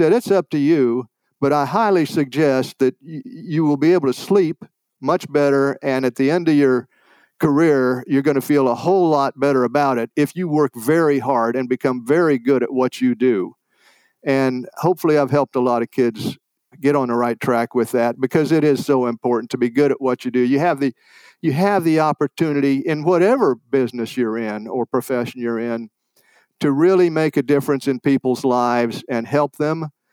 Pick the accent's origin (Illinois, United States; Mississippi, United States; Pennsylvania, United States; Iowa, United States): Illinois, United States; Normal; Illinois State University is right here in my hometown